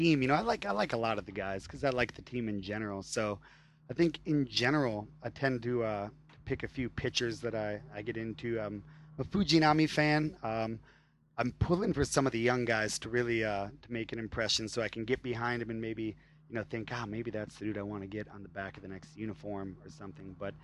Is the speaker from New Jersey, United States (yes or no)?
no; Minneapolis, Minnesota, United States; now in Tokyo, Japan; I'm from Minneapolis, Minnesota. Been in Tokyo exclusively for about 6 years.